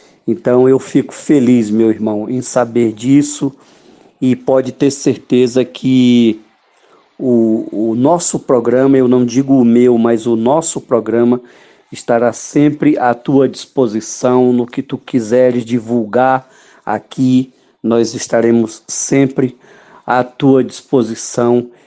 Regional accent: São Luís, Maranhão, Brazil; now in São Paulo, Brazil; eu sou maranhense também, lógico, e já sentia isso na pele desde a época que saí de São Luís para vir morar em São Paulo

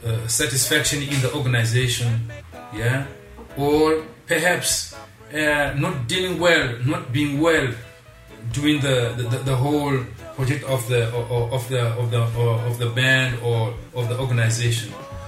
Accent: Zimbabwe; I come from Zimbabwe.

